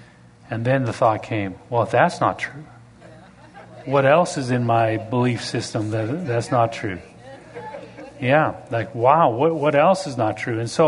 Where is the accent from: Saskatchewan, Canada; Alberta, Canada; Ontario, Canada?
Alberta, Canada; but I'm from Alberta, Canada. And in Alberta, Canada, we have a lot of farmland.